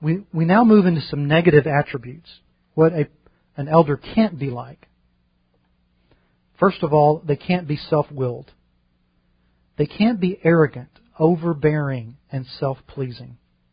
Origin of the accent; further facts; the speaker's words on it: Louisiana, United States; Now, growing up in the Louisiana public school system, I never would know what this word is.